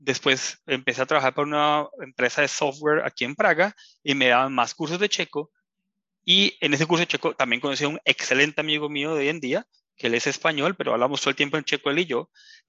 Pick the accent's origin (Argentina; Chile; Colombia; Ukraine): Colombia; yo fui a una tienda, como colombiano, voy a comprar unas cervezas